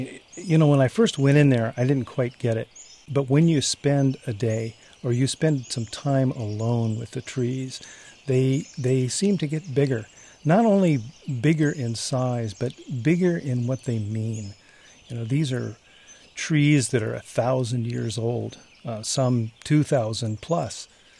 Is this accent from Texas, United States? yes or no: no; California, United States; It's a chorus that I actually listened to when I grew up in Southern California as a little kid.